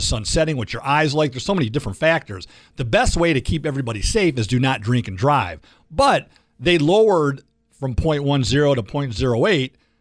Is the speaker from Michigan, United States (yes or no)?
yes; Berkley, Michigan, United States; I was at 12 and Telegraph because I'm from Metro Detroit.